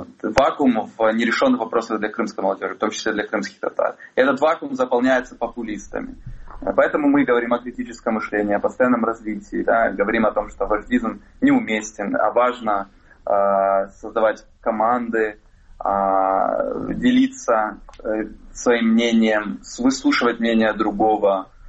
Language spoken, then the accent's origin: Russian; Crimea, Ukraine; now in Kyiv, Ukraine; Мы сами живем в Киеве, и мы сами переехали из Крыма, да?